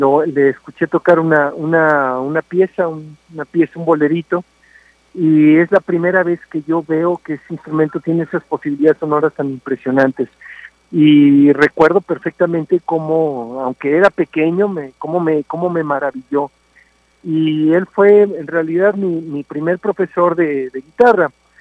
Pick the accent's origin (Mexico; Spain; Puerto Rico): Mexico; Aguascalientes; also born or lived in Mexico City; Yo, aunque nací en la Ciudad de México, yo crecí en la ciudad de Aguascalientes.